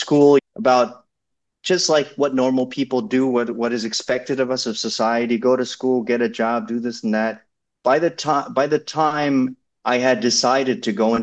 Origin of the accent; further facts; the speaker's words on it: New York City, New York, United States; moved away as an adult; Well, growing up in New York is interesting because most people that grow up in New York, I feel like they don't think about leaving.